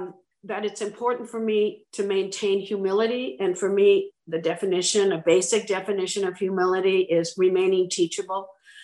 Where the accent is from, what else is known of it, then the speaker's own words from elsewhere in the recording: Van Nuys, California, United States; Now, I grew up in Van Nuys, not a lot of wildfires in Van Nuys, California.